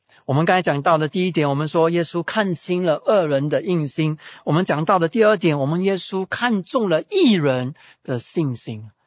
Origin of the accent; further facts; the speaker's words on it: Singapore; 我们新加坡人可能不能吃